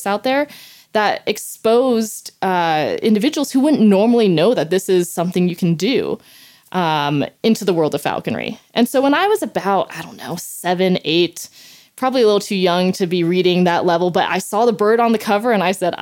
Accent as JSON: {"language": "English", "region": "New Jersey", "country": "United States", "moved": "as an adult", "said": "At 18, I moved out to Utah. I'm originally from New Jersey, where it's quite industrial, right?"}